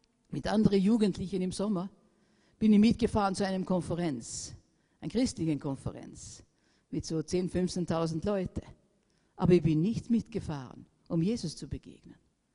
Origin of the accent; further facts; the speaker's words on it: Sweden; Ich war ungefähr 17 Jahre alt. Bin im Gymnasium in Schweden gegangen, wo ich herkomme.